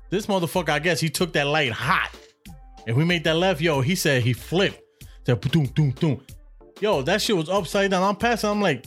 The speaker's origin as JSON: {"language": "English", "region": "New York", "country": "United States", "said": "I'm from New York, so if you drive in New York, you can drive anywhere."}